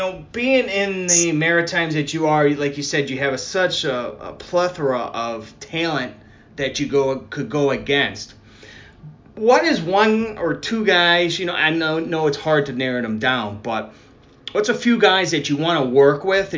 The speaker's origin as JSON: {"language": "English", "town": "Buffalo", "region": "New York", "country": "United States", "tie": "born or raised there", "said": "It was ECW when I, growing up outside of Buffalo, I actually, my parents wouldn't let me watch ECW"}